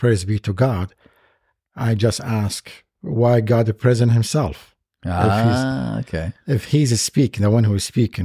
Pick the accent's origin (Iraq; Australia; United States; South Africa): Iraq; Baghdad, Baghdad Governorate; And I was born and raised in Iraq, in Baghdad, as a Muslim Shiite.